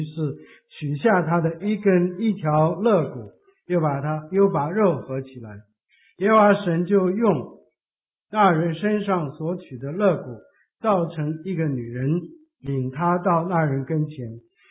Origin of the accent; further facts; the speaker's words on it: China; 我们中国人一般人要儿女结婚的时候是要他们成家